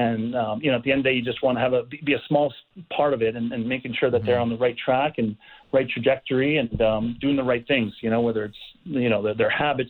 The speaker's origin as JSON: {"language": "English", "region": "New York", "country": "United States", "tie": "born or raised there", "said": "I grew up with him on Long Island."}